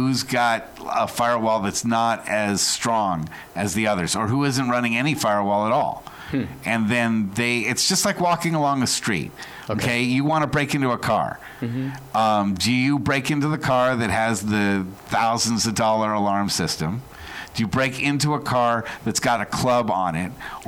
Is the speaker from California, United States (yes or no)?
yes; California, United States; And then when I grew up here in Marin County, I used the I worked at my mom took me to the Marin Computer Center here in Terra Linda.